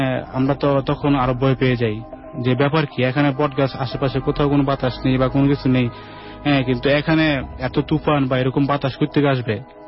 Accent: Comilla, Chittagong Division, Bangladesh; আমি কুমিল্লা হুরমা থেকে এসেছি।

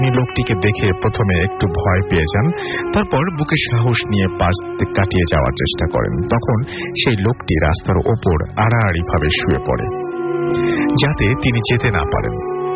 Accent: Golfa, Rajshahi Division, Bangladesh; আমার বাড়ি নাটোর জেলার বড়াই গ্রাম থানায়, গ্রামের নাম গলফা।

